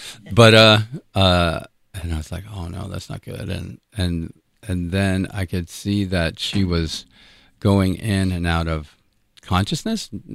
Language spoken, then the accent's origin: English; New York, United States; You know, growing up on Long Island, you don't you always want to be cool.